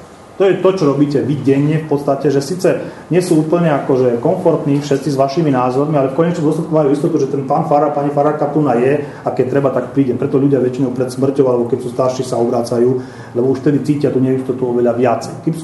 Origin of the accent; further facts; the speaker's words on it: Prešov, Prešov Region, Slovakia; Ja som z Prešova. Prešov je na 97% slovenský.